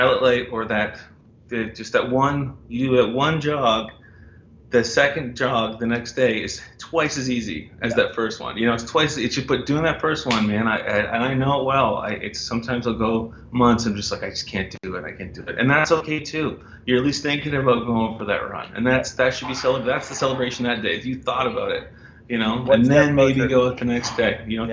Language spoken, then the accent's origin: English; Cole Harbour, Nova Scotia, Canada; I mean, I'm a dude from Cole Harbour in a rock and roll band